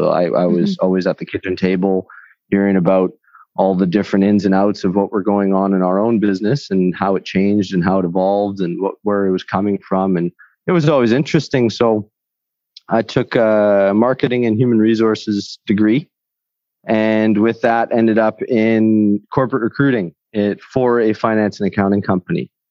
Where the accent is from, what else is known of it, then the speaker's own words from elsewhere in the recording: Winnipeg, Manitoba, Canada; also born or lived in Calgary, Canada; I'm from Canada, which is a pretty general term to say. So I would specify that I was born in Calgary. I grew up most of my life in the center of Canada in the prairies around Winnipeg on a farm. I grew up on a farm down there for quite a while.